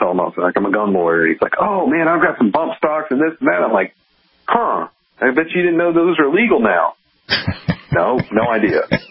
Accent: Mississippi, United States; I read an article in the Federalist about my home state of Mississippi.

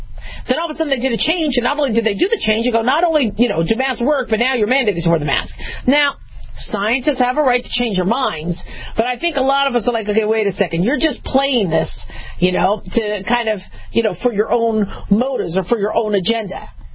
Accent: California, United States; I love California. I'm from California, you know, so I'm still a Californian. Right? So not a Valley girl. I hate that term, but I was born there. I've lived there for some time.

